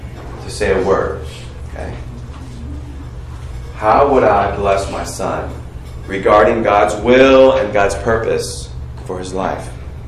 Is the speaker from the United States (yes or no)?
yes; United States; Okay, I'm American, all right? So when people say that offends me. But I'm also Chinese